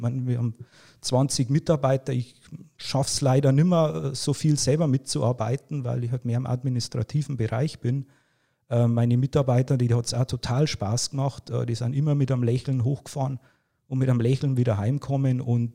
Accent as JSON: {"language": "German", "town": "Wolnzach", "region": "Bavaria", "country": "Germany", "tie": "born or raised there", "also_born_or_lived": "Pfaffenhofen an der Ilm", "said": "Geboren bin ich in Pfaffenhofen an der Ilm, also das ist die Kreisstadt, das ist der Landkreis Pfaffenhofen, und wohne schon immer in Wolnzach bzw. in Geroldshausen, das ist ein kleiner Ortsteil, ein kleines Dorf von Wolnzach."}